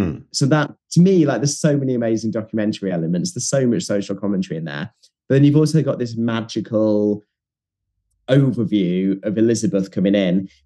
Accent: Leeds, Yorkshire and the Humber, United Kingdom; I grew up in Leeds.

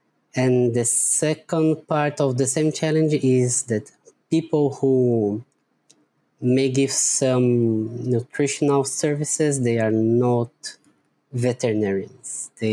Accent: Brazil; first language Portuguese; English is a second language; that's the advantage that I'm from Brazil and I can study in Portuguese

